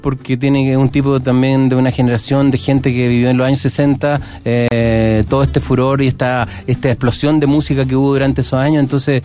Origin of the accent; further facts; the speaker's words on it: Chile; la gente quiere entender qué somos los chilenos.